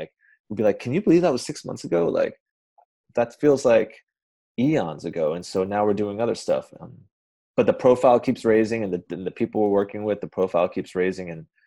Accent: New York, United States; I'm a New Yorker

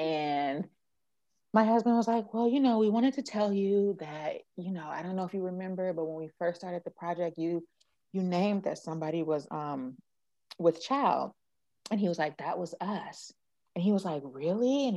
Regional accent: Oakland, California, United States; which is just all ironic because I'm from Oakland, my husband's from Oakland, we are very Oakland-centered, we love it.

